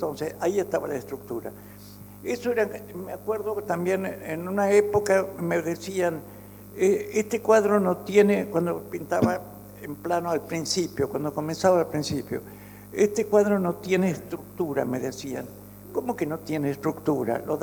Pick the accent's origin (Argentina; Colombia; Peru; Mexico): Argentina; me había invitado como invitado argentino, de la Argentina